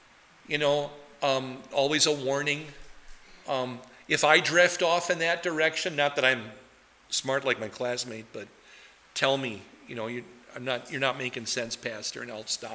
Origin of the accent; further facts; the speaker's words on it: Wisconsin, United States; accent: Wisconsin; Let's not make this about my Wisconsin accent, but yeah, that's my head. It's like I say crick instead of creek things.